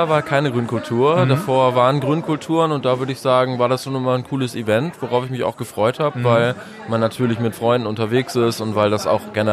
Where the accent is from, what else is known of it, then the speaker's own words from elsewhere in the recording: Moers, North Rhine-Westphalia, Germany; born there; now in Oldenburg, Germany; einer schönen kleinen Stadt namens Moers.